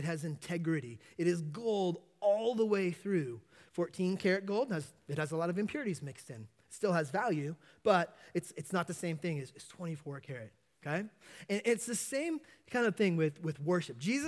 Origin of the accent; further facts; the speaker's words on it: Yosemite, California, United States; When I was younger, I grew up in Yosemite for a while, and it was a great place to be a kid.